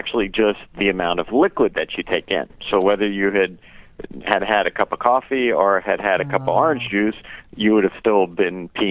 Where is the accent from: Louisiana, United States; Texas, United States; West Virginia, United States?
Louisiana, United States; Because originally I'm from South Louisiana, so a very French heritage there.